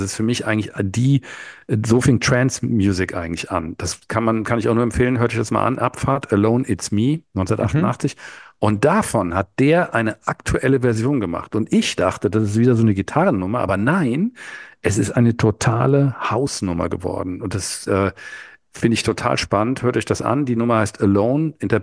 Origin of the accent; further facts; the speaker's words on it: Darmstadt, Hesse, Germany; also born or lived in Osnabrück; weil das jemand aus Darmstadt hier ist, aus meiner Heimatstadt, was nicht ganz stimmt, meine Heimatstadt ist Osnabrück, aber ich bin hier groß geworden.